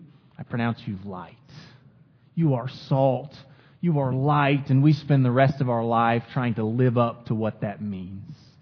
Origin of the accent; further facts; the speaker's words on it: Quito, Pichincha, Ecuador; I remember growing up in Quito, Ecuador. I remember the power would go out all the time there on the streets of Quito.